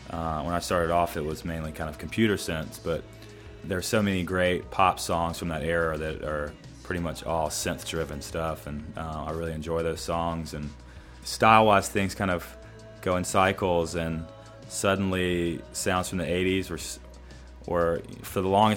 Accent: Georgia, United States; there certainly isn't much cutting-edge dance music happening in the areas where I grew up in Georgia.

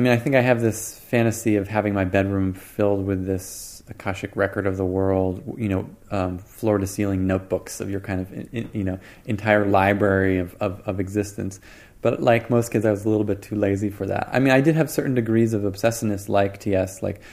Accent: Boston, Massachusetts, United States; now in New York, United States; I'm an East Coast boy. You know, I grew up in Boston. I live in New York.

